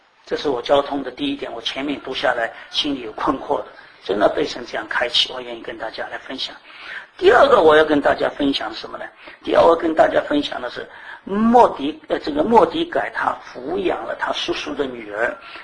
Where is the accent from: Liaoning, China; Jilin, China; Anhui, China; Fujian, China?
Fujian, China; Yongtai; 那人家在泰国问我的时候，我说我是从永泰来的